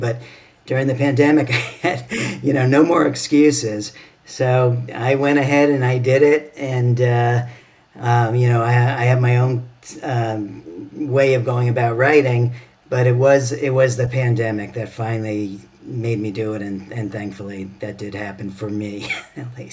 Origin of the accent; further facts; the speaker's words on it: New York, United States; also born or lived in Connecticut; now in Sarasota, United States; I'm originally from New York and then many years in Connecticut. And then about 9 years ago, we moved down to Florida